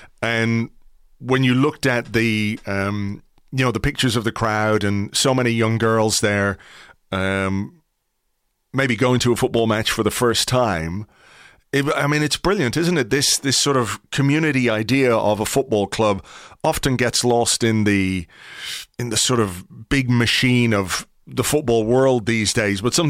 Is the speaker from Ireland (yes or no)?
yes; Dublin, County Dublin, Ireland; no, I'm from Kimmage, just up the road here.